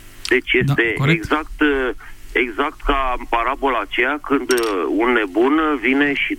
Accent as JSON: {"language": "Romanian", "region": "Bucharest", "country": "Romania", "said": "și sunt din București."}